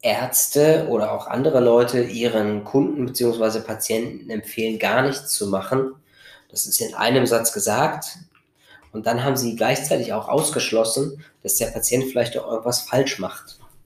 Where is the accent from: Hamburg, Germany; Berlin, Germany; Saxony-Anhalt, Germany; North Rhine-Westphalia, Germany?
Saxony-Anhalt, Germany; Magdeburg; Ich komme aus Magdeburg, genau.